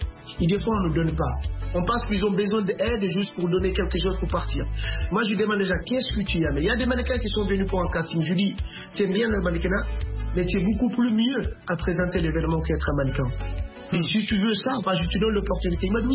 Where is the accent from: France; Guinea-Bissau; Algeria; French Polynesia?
Guinea-Bissau; French is a second language; En fait, moi, depuis mon jeune âge, chez moi en Guinée-Bissau